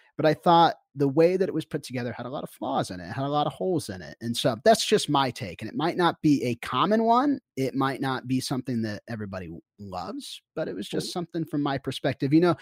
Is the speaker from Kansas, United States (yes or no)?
yes; Kansas City, Kansas, United States; I was a kid from Kansas that grew up in Kansas City that followed college basketball very heavily because we didn't have an NBA team.